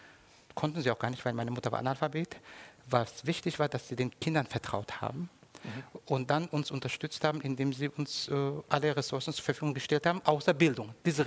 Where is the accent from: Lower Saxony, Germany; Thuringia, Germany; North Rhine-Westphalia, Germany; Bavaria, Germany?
North Rhine-Westphalia, Germany; Cologne; also born or lived in Turkey; Wir sind 6 Geschwister und wir sind in Köln aufgewachsen. Ich war auf einer klassischen Gastarbeiterkind auf der Hauptschule.